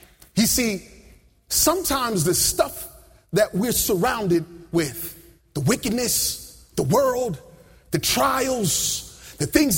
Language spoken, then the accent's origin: English; Hampton, Virginia, United States; I grew up down in Hampton, Virginia, where for most of us, I don't know if you've had this experience, but I grew up in a black Pentecostal church